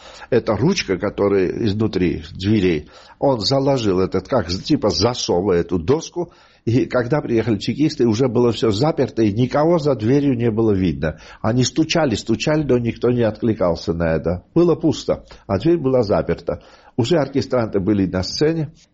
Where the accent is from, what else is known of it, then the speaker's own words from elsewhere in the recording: Georgia; Я говорю, «Я нет, я грузин».